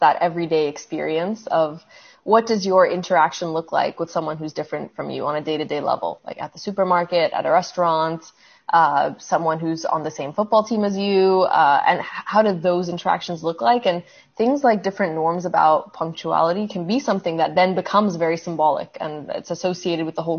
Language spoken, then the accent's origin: English; Canada; I just became Egyptian Canadian, and that felt so natural to me, and I felt so comfortable saying I'm Egyptian Canadian. I'm half Egyptian, half Canadian.